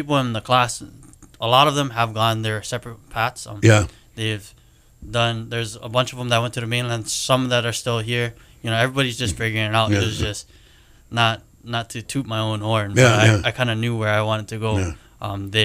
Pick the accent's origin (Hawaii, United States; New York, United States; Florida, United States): Hawaii, United States; And being that I was this boy from Maui, I was like, okay, well, now I got to figure out how I'm going